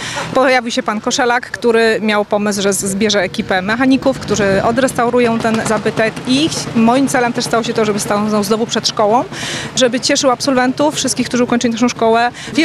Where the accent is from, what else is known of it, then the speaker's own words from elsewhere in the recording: Elbląg, Warmian-Masurian Voivodeship, Poland; Nie, ja jestem z Elbląga, ale już...